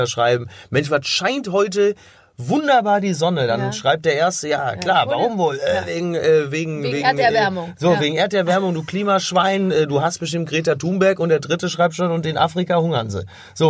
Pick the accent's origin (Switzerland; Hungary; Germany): Germany; Also ich kann mich als Deutscher problemlos über Schweden und schwedische Klischees lustig machen.